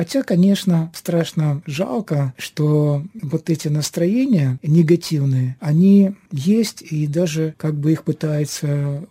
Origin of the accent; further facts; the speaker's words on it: Ukraine; Кто-то знает, что я из Украины, кто-то не знает, что я из Украины.